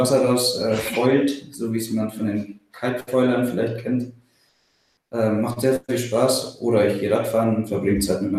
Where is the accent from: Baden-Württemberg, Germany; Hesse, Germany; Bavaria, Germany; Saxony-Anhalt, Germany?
Bavaria, Germany; now in Kiel, Germany; Ja, aufgewachsen bin ich ja im Allgäu, also ganz auf der anderen Seite von Deutschland. Mhm. Und wohne hier in Kiel seit 2009 fest, zumindest mal im Sommer. Im Winter bin ich auch gerne in Bergen.